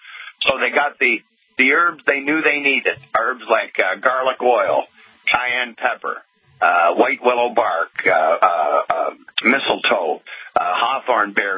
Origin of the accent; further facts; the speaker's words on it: Missouri, United States; I told you I was from Missouri